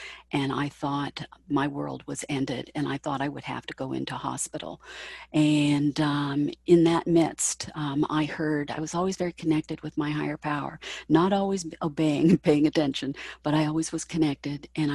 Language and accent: English; Toronto, Ontario, Canada; I'm from Toronto, Canada.